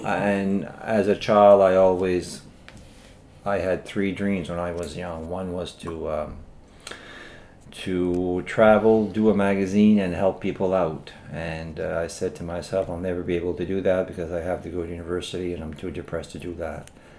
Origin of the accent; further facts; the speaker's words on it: Beaumont, New Brunswick, Canada; Well, I was raised in the Mimram-Cook area, more specifically in Beaumont, New Brunswick, and that's in the woods.